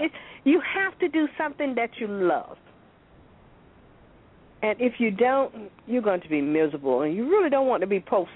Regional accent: North Carolina, United States; I'm a Southerner. I'm from North Carolina.

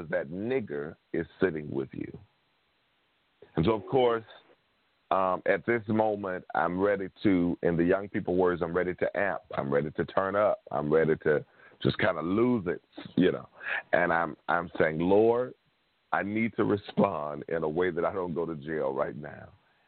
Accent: Mississippi, United States; I grew up born and raised in Mississippi, so I knew segregation all of my life.

